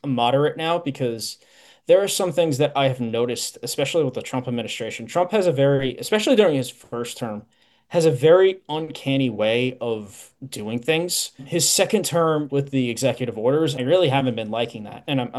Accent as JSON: {"language": "English", "town": "New York City", "region": "New York", "country": "United States", "tie": "born or raised there", "said": "I was raised in a very conservative household. I'm from New York City and was around a lot of different people"}